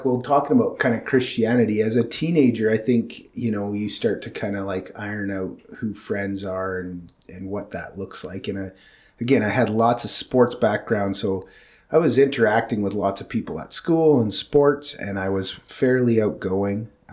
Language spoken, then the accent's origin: English; Glenrosa, British Columbia, Canada; I grew up in Glen Rosa. My parents moved up from the Lower Mainland when I was like one.